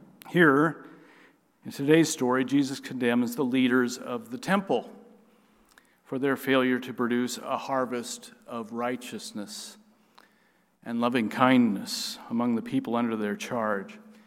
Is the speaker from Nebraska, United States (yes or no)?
yes; Nebraska, United States; And I come from Nebraska, and we're known as Nebraska Nice.